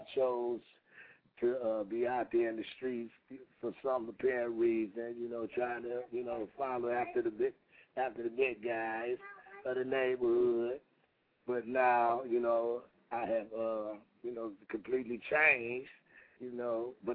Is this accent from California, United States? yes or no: no; Detroit, Michigan, United States; You know, I'm from Detroit, Michigan. I grew up on the streets.